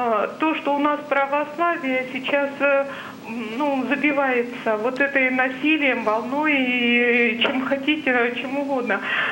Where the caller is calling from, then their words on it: Moscow Oblast, Russia; Я звоню из Московской области